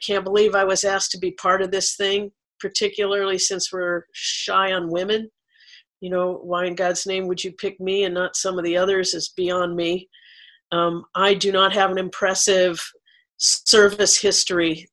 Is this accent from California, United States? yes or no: yes; Santa Cruz, California, United States; I live in the mountains, and I got clean in North Hollywood